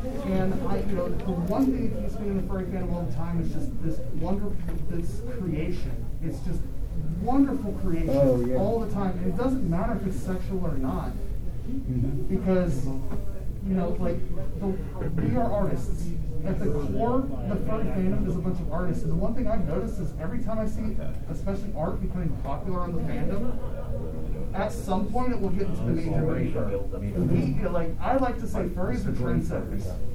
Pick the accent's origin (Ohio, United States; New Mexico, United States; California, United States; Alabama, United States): Alabama, United States; because I grew up in South Alabama, where it was taboo to discuss any of this kind of stuff.